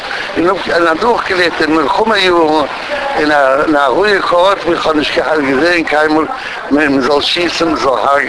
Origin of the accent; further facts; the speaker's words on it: Warsaw, Masovian Voivodeship, Poland; German is a second language; moved away as an adult; Ich bin geboren in Warschau in 1918, dem 11. November. Ich habe gewohnt in derselben Stiebe, welch ich bin rausgegangen am 7. September 1939.